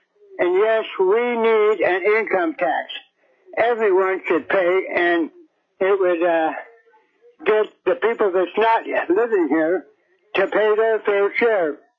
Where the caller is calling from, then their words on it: Kasiloff, Alaska, United States; I'm calling from Kasiloff, Alaska, and I'm representing myself.